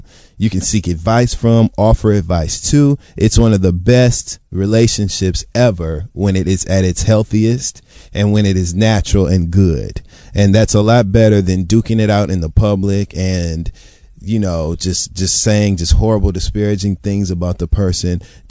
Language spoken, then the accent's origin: English; Detroit, Michigan, United States; And I am from Detroit